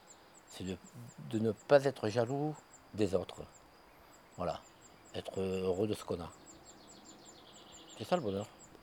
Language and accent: French; Florac, Occitanie, France; Je suis un vrai Cévenol, je suis né à Florac. Mais mes parents étaient nés à Vébron, mon père ici à Racoul, ma mère à Vébron. Et j'ai toujours vécu ici, je suis parti pour mon métier. Et je suis revenu après